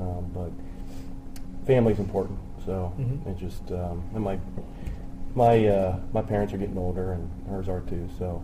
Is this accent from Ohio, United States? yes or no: yes; Ohio, United States; Born and raised and hardly ever left. Well, actually, I've left a lot, but in Ohio.